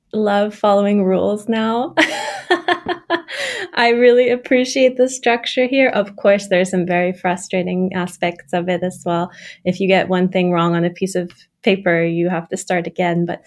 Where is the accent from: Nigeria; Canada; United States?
Canada; now in Berlin, Germany; I'm originally from Canada. I've been living in Berlin almost 20 years now.